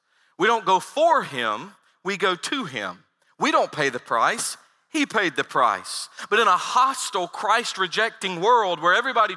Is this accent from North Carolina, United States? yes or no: yes; North Carolina, United States; Growing up in Central North Carolina in a little rural town, I thought everybody was kind of saying, man, it's good to walk with Jesus.